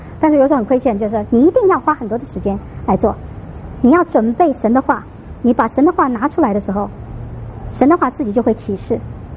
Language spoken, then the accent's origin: Chinese; China; 我们中国人一辈子也想不出来这个字。